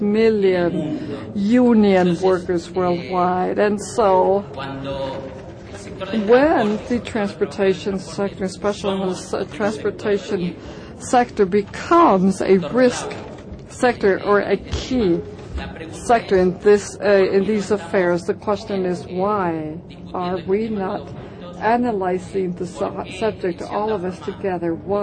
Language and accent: English; Mexico City, Mexico; I come from Mexico City, and I work with Comprehensive Health for Women, which is a feminist group in Mexico.